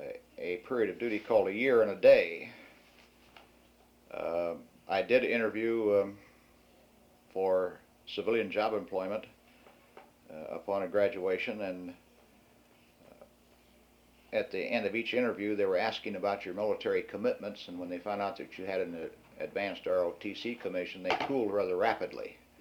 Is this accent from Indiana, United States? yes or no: yes; West Lafayette, Indiana, United States; Well, my background is rather unique in the fact that I was born in West Lafayette, spent all of my early years here.